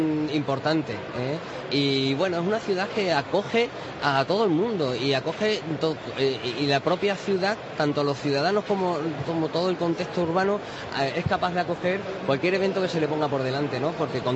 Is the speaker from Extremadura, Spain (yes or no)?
yes; Cáceres, Extremadura, Spain; born there; now in Badajoz, Spain; Y disfruto de mi ciudad, Badajoz, porque sí la considero mi ciudad, porque aunque nací en Cáceres, mi familia es de Cáceres, yo vivo en Badajoz.